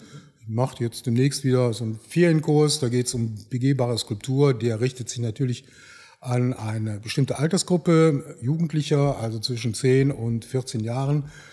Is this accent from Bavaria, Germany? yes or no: no; Neuss, North Rhine-Westphalia, Germany; also born or lived in Straelen; Also ich bin nicht hier in Neuss geboren, von daher bin ich ja auch nicht der Neusser schlechthin. Bin hier aufgewachsen zwar, aber geboren bin ich in Strahlen am Niederrhein, am schönen Niederrhein, Nachbarstadt von Venlo.